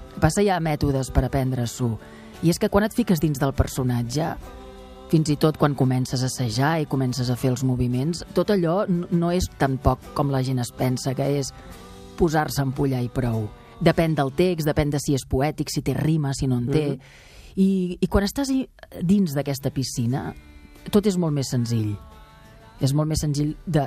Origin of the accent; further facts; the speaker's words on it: Catalonia, Spain; born there; jo no puc ser actriu perquè he nascut a Catalunya. No he nascut a Amèrica.